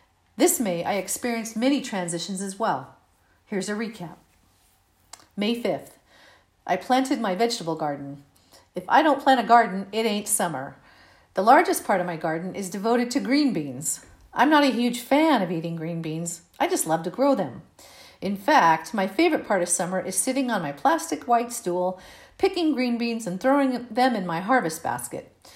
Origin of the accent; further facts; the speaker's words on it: Nebraska, United States; Just like me, Steve was born and raised in Nebraska.